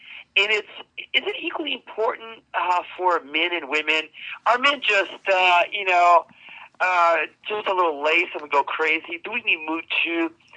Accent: Utah, United States; Hey, I was raised in Utah. A little Mormon joke is okay.

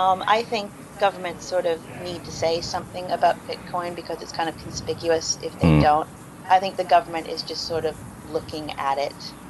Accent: United States; I think as an American, I can safely say I think London might have the edge

